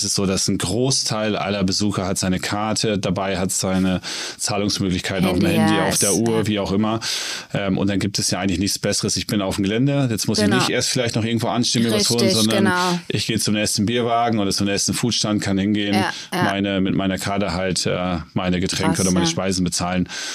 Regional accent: Lower Saxony, Germany; ich komme aus dem Norden, komme gar nicht aus dem Süden, hört man wahrscheinlich auch, auch ganz leicht. Mein Nachbar im Emsland

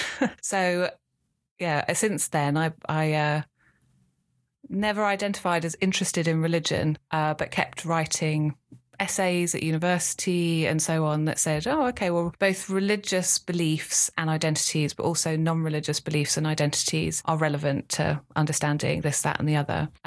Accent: Islington, London, United Kingdom; I grew up in North London, in Islington, and the 2001 census revealed that Islington was in the top 10 most non-religious wards in England and Wales.

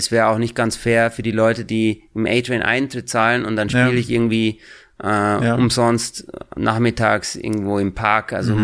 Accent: Regensburg, Bavaria, Germany; dann habe ich noch an meine Heimatstadt gedacht, Regensburg

